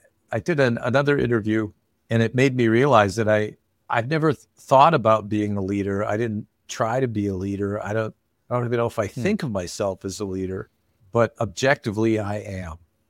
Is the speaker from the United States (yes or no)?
yes; Casper, Wyoming, United States; and I grew up in Casper, Wyoming. A town that if you sneezed, you would have driven across the town in that course of that sneeze.